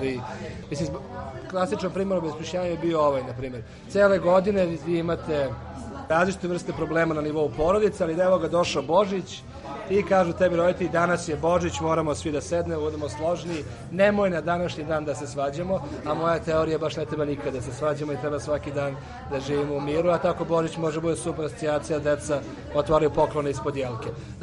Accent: Serbia; born there; first language Serbian; ja sam Srbin koji je rođen u Srbiji, priča srpski jezik, piše tako, učen da piše ćirilicom

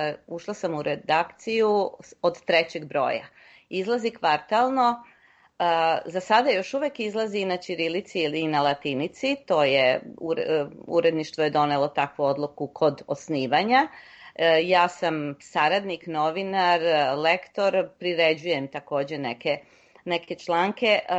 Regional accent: Loznica, Šumadija and Western Serbia, Serbia; now in Toronto, Canada; i u mom rodnom gradu Loznici. A kasnije kad sam došla u Toronto

